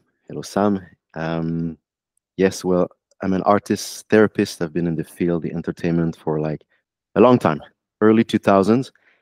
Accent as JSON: {"language": "English", "town": "Montreal", "region": "Quebec", "country": "Canada", "accent": "French", "second_language": "English", "said": "I have a French accent, by the way. I'm from Montreal."}